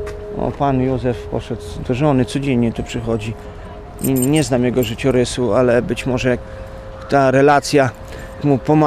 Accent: Rejowiec, Lublin Voivodeship, Poland; Pochodzę z Rejowca, pracowałem w cukrowni przez 16 lat

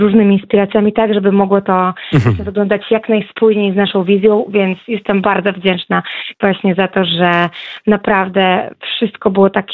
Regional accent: Lublin, Lublin Voivodeship, Poland; Ja jestem wasza, lublinianka.

